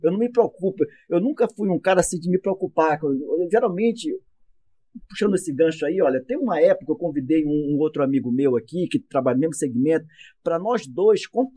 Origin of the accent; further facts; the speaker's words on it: São Domingos do Araguaia, Pará, Brazil; born there; Mas eu nasci no sul do Pará, lá no São Domingos, na verdade lá chama São Domingo das Latas, no popular.